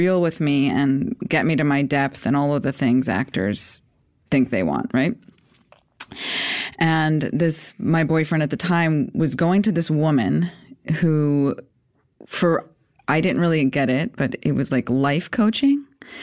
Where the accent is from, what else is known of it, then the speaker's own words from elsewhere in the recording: Chicago, Illinois, United States; now in Los Angeles, United States; You know, because I'm from Chicago. I trust people. I trusted people. LA makes you a little hardened